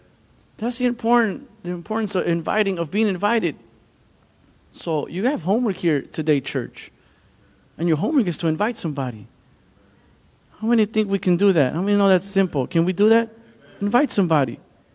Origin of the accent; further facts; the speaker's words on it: Chicago, Illinois, United States; now in Milwaukee, United States; I'm from Chicago, the great city of Chicago, the greatest city in the world.